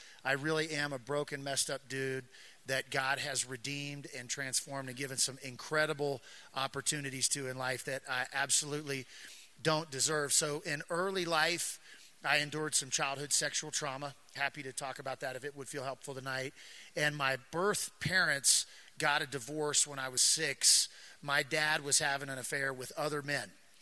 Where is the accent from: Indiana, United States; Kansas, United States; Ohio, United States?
Kansas, United States; Wichita; I'm originally from Wichita, Kansas.